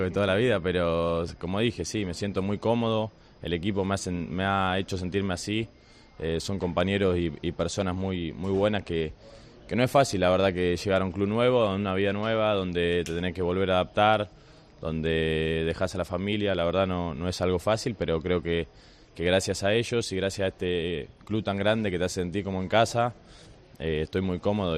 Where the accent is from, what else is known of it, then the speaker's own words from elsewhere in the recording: Argentina; moved away as an adult; vengo de Argentina, la verdad que es un salto muy grande venir de Argentina a Europa